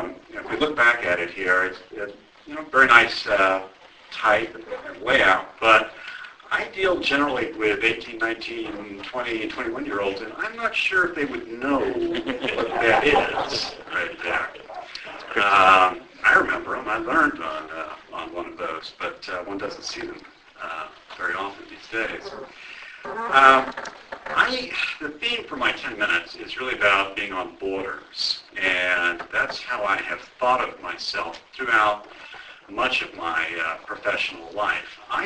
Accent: Arlington, Massachusetts, United States; In terms of personal background, I'm a hometown boy. I grew up in Arlington.

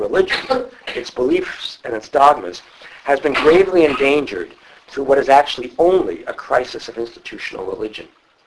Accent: New York, United States; accent: New York; I'm a New York Province Jesuit, which you can probably recognize by my accent.

